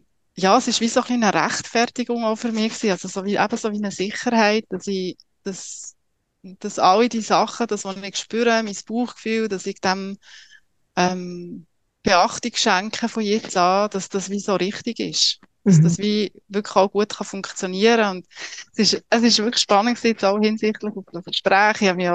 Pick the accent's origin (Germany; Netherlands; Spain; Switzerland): Switzerland; Biel, Bern; now in Zürich, Switzerland; Ich bin ursprünglich aus Biel, ich lebe in Zürich